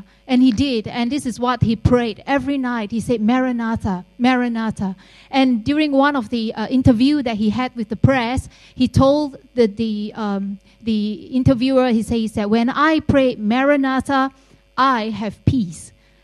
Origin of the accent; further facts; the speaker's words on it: Singapore; I'm from Singapore, and you probably have heard of my Prime Minister of Singapore